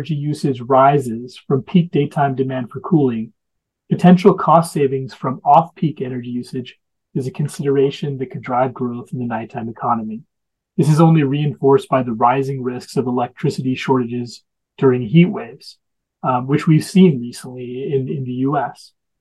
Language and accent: English; Arizona, United States; I grew up in Arizona, where we've always dealt with extreme heat